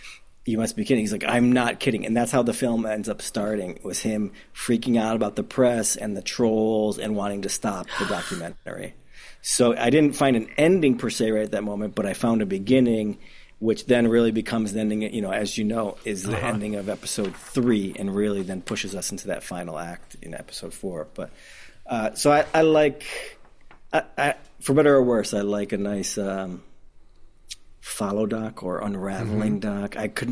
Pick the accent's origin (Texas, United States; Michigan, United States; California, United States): Michigan, United States; Detroit; accent: Midwest; I think my Midwest accent came out there. Example. I don't know who I was right then. But I'm from Detroit.